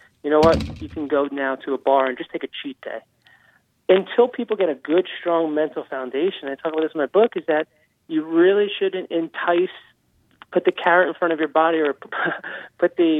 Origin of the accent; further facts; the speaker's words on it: New Jersey, United States; even where I grew up in New Jersey